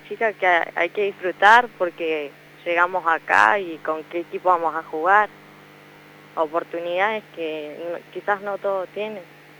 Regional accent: Ingeniero Jacobacci, Río Negro, Argentina; a todo Jacobacci, que acá, bueno, somos cinco, creo, de Jacobacci acá

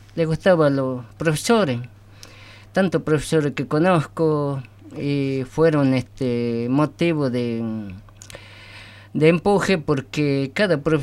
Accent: General Ballivián, Salta, Argentina; Yo nací en General Ballivián, provincia de Salta.

